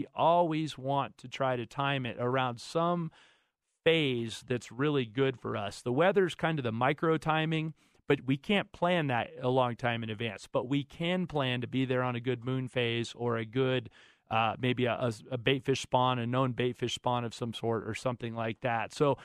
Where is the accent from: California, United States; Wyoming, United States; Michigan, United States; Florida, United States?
Florida, United States; let's say you're going to Florida, my home state, or Texas, or someplace where you're going to be fishing coastal waters.